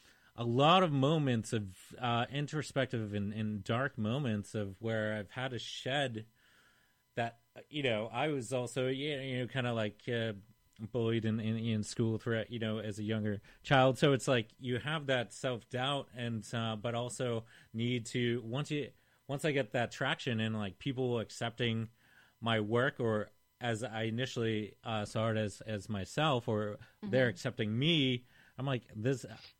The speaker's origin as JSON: {"language": "English", "town": "Boston", "region": "Massachusetts", "country": "United States", "tie": "born or raised there", "moved": "as an adult", "lives_now": "New York, United States", "said": "I mean, I picked up from my hometown in Boston and moved to New York in late 2016 on a crazy whim"}